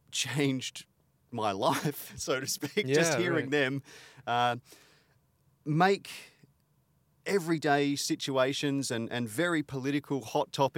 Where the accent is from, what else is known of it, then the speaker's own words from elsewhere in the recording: Australia; So even growing up in Australia, I watched a lot of English comedians and a lot of American comedians